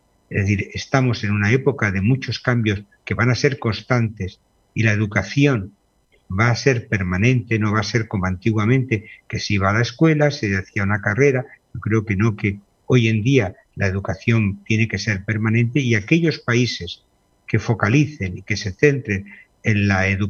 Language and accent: Spanish; Spain; born there; yo nací en la dictadura en España, por edad, viví fervorosamente la transición